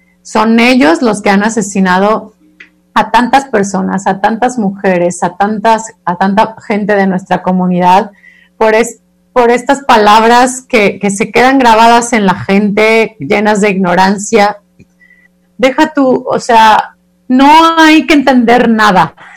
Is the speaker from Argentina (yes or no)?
no; Mexico; mientras nos dé pena como sociedad mexicana hablar de sexualidad